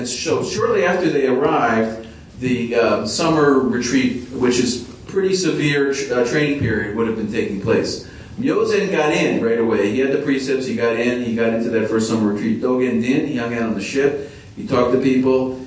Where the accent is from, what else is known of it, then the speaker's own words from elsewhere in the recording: Philadelphia, Pennsylvania, United States; Fortunately, I come from Philadelphia, so I know the U.S.